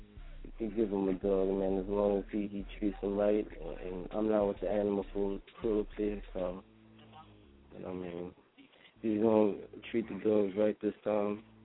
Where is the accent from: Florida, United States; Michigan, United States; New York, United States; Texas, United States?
New York, United States; Queens; I'm from Hollis, Queens.